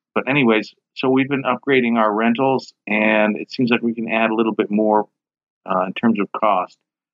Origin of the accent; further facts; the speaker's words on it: Palm Springs, California, United States; I'm from Palm Springs, California.